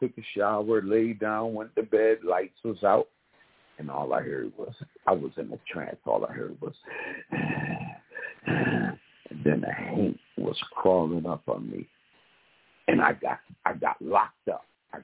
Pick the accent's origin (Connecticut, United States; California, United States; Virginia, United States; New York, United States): Connecticut, United States; Ansonia; I grew up in Ansonia Derby, Connecticut.